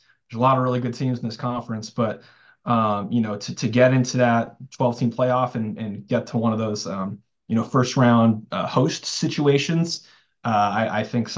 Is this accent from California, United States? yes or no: yes; California, United States; You know, I'm from California.